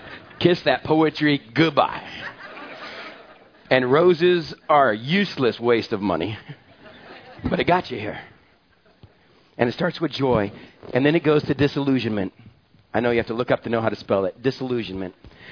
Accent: Texas, United States; I come from West Texas. You don't cry, period.

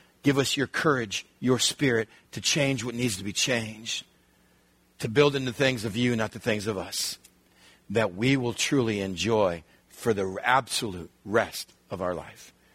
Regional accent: Texas, United States; moved away as an adult; I was born, I grew up in Texas, went to high school in Texas, left home as soon as I could, came out here 5 years before God could get a hold of my life.

